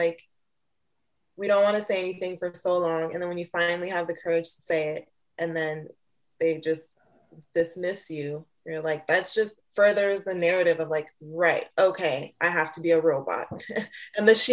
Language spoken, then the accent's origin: English; Canada; I'm from Canada. So I was living alone in LA.